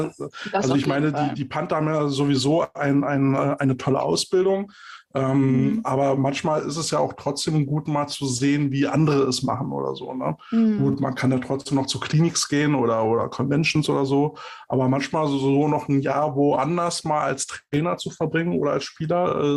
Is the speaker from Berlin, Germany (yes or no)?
yes; Berlin, Germany; ich bin Berliner.